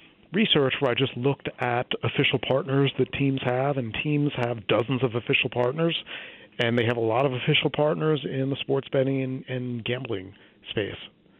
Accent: Atlantic City, New Jersey, United States; I grew up in Atlantic City, and one of my earliest memories is watching them blow up the old hotels and build casinos there.

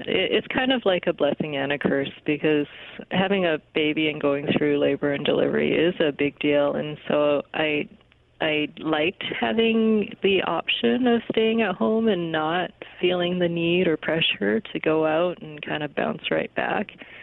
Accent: Canada; born there; Yeah, I am Chinese Canadian, and so I was born in Canada to Chinese immigrants

